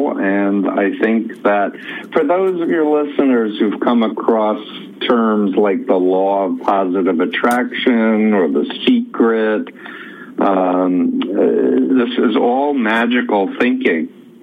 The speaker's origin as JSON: {"language": "English", "town": "Flushing", "region": "New York", "country": "United States", "tie": "born or raised there", "said": "So I grew up in Flushing, Queens."}